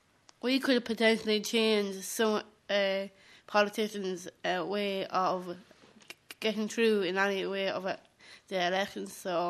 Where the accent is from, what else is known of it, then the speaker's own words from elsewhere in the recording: Offaly, Ireland; I'm from County Offaly.